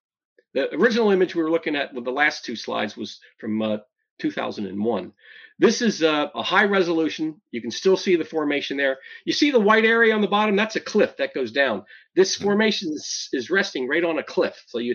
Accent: New Jersey, United States; I'm from New Jersey, but not Jersey City.

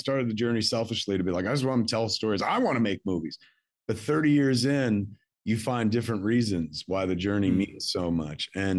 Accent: Highlands, New Jersey, United States; my life growing up in Highlands, like in Jersey in the 70s and 80s.

